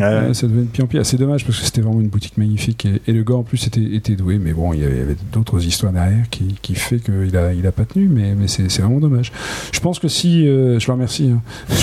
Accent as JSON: {"language": "French", "town": "Le Havre", "region": "Normandy", "country": "France", "said": "Alors, oui, moi je suis originaire du Havre."}